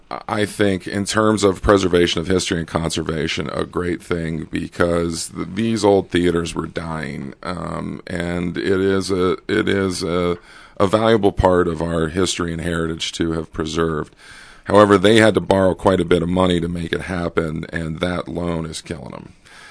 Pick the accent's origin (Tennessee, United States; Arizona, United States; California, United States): Arizona, United States; Phoenix; I grew up in Phoenix in the 70s and 80s. Downtown Phoenix was not a very nice place to go.